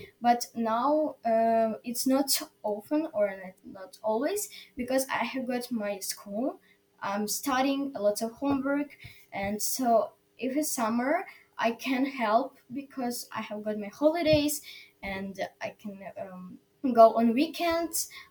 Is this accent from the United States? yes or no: no; Ukraine; English is a second language; And so he was shocked because I'm from Ukraine.